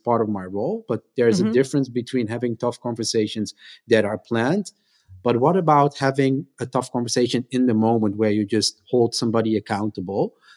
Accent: Netherlands; English is a second language; So picture this, a short brown kid growing up in the Netherlands.

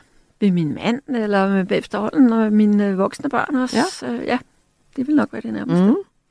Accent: Holbæk, Zealand, Denmark; moved away as an adult; now in Hellerup, Denmark; Jeg voksede op i Holbæk, og jeg har boet i Hellerup de sidste mere end 30 år.

